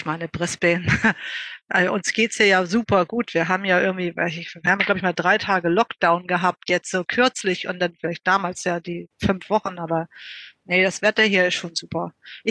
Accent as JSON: {"language": "German", "region": "Hamburg", "country": "Germany", "moved": "as an adult", "lives_now": "Australia", "said": "Ich komme aus Hamburg. Ja, bin ein Fischkopf, ne? Ich habe dort 30 Jahre gelebt, studiert und dann bin ich zum Austauschstudium nach Australien gekommen."}